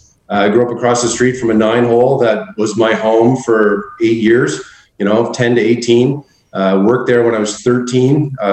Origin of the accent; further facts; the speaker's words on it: Chelsea, Quebec, Canada; moved away as an adult; it's in Chelsea, Quebec, which is just 20 minutes north of Ottawa. So that's okay. where that's right. where I was born and raised until I was about 20 when I left